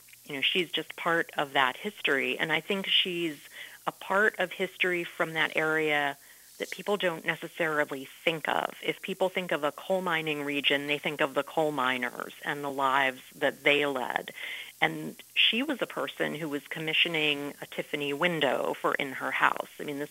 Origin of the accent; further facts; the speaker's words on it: New Jersey, United States; I grew up in New Jersey because my dad was a professor in New Jersey, but my grandparents and all of the extended family were in southwestern Pennsylvania.